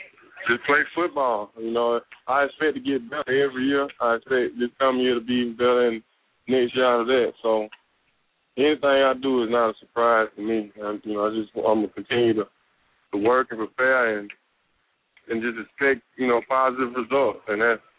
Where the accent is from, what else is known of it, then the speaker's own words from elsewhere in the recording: Selma, Alabama, United States; I enjoy giving back to my hometown. It's a very historic town of, you know, Selma.